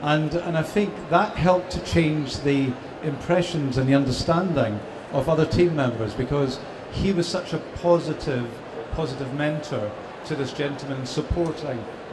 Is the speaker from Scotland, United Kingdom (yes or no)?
yes; Scotland, United Kingdom; I'm a Scotsman.